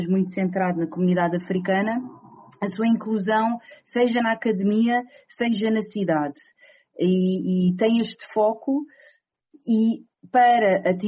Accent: Sintra, Lisbon, Portugal; now in Aveiro, Portugal; Eu sou de Sintra.

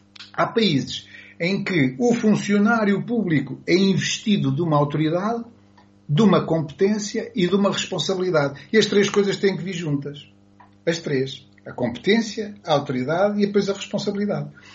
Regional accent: Portugal; Eu sou português, não é? Nascido já há mais de 6 décadas e, portanto, tenho as qualidades e os defeitos, espero eu, de todos os meus concidadãos. E vivendo no estrangeiro

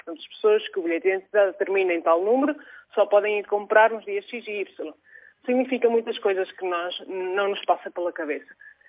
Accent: Venezuela; moved away; para nós que nascemos na Venezuela e que passamos lá uma parte importante das nossas vidas, no meu caso estive lá 17 anos e tenho lá muita da minha família ainda

